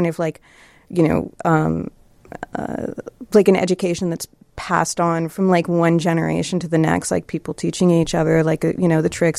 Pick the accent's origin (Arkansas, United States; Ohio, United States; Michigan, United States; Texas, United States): Ohio, United States; Columbus; I grew up in Columbus, Ohio, and the art college there, the Columbus College of Art and Design, had probably still have Saturday morning programs